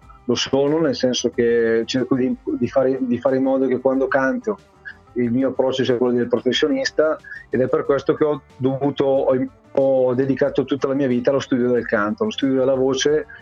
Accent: Lombardy, Italy; accent: Bergamasque; arrivo a 46 anni, abito in provincia di Bergamo, se magari un po' lo riconoscete il mio accento è questo

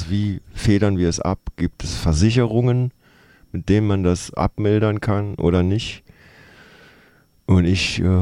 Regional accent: Saarland, Germany; Ich komme aus dem Saarland, da sagt man das auch so.

